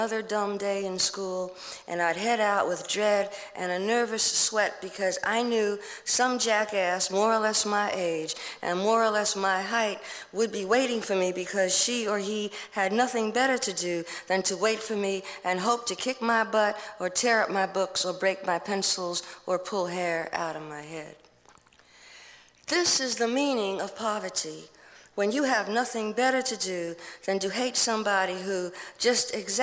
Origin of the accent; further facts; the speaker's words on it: Brooklyn, New York, United States; I'm black and I come from Brooklyn and I grew up fighting and I grew up and I got out of Brooklyn because I got pretty good at fighting